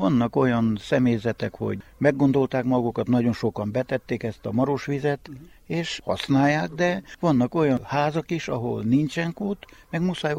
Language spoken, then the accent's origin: Hungarian; Istvánháza, Mureș County, Romania; Mondom, én istvánházi. Nem igaz, azt mondja, te kutasföldi vagy. De nem, én istvánházi vagyok.